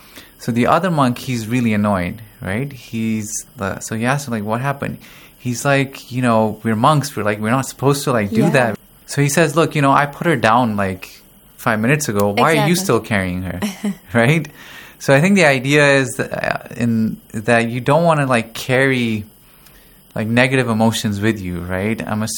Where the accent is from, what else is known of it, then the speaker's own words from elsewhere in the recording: Pakistan; English is a second language; moved away; also born or lived in different countries; I'm originally from Pakistan, but I've lived in different countries.